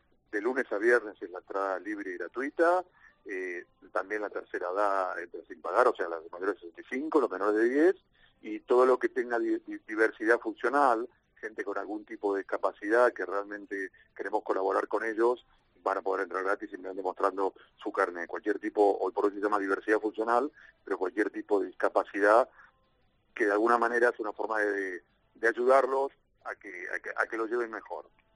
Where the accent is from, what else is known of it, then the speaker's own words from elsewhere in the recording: Argentina; accent: Argentine; como me notarán por mi acento, argentino